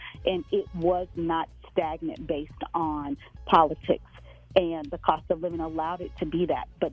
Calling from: Atlanta, Georgia, United States; Hi, Steve. This is … I'm calling from Atlanta, Georgia.

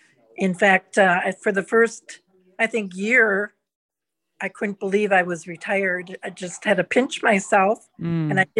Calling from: Wisconsin, United States; I'm calling from Wisconsin. Okay. Northern Wisconsin, about an hour and a half north of Green Bay.

